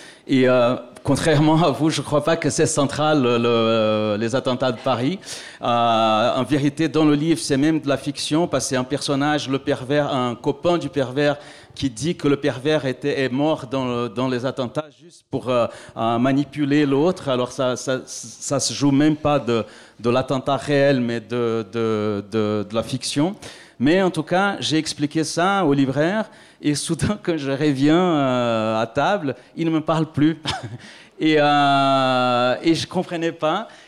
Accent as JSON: {"language": "French", "country": "Brazil", "said": "c'est que je suis brésilien"}